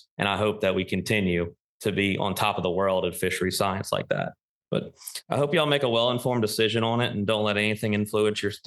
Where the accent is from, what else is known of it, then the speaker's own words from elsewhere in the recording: Louisiana, United States; But I was born and raised here in South Louisiana. This is my home.